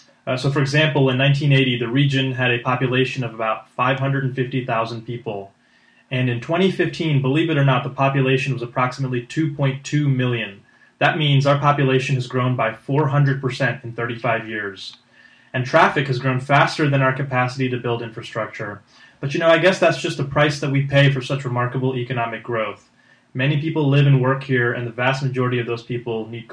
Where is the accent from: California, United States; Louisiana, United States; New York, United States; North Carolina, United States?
North Carolina, United States; Chapel Hill; I recall growing up in Chapel Hill and driving to Raleigh routinely with my family.